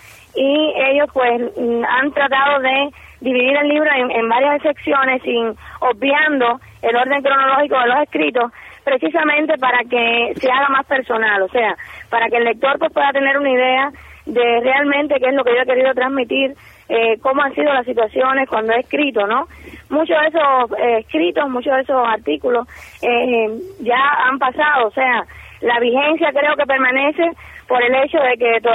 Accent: Cuba; al final somos cubanos

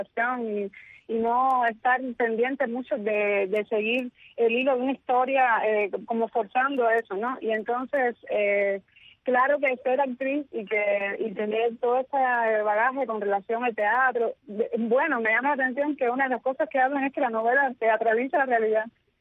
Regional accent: Matanzas, Cuba; also born or lived in Havana; yo nací en La Habana, pero a los 3 años me llevaron para Matanzas.

